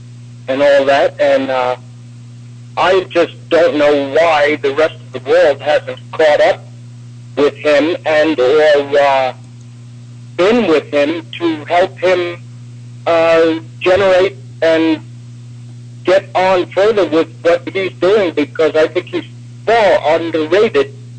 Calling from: Norman, Oklahoma, United States; from Norman, Oklahoma.

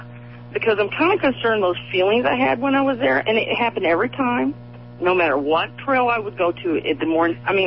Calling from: Fort Collins, Colorado, United States; also born or lived in Henderson, Kentucky; I'm calling from Fort Collins, Colorado. And I just moved out here about a little over a year ago from Henderson, Kentucky.

